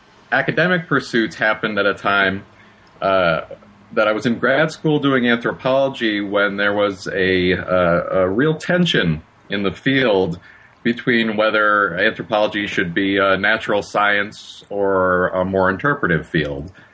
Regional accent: Chicago, Illinois, United States; Well, I usually tell people that I was raised in Chicago, and if you know Chicago politics, the dead can vote there

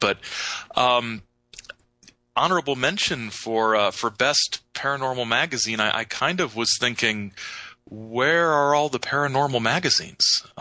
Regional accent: Midwest, United States; even growing up in the Midwest, there were these little in the strip malls or in the mall

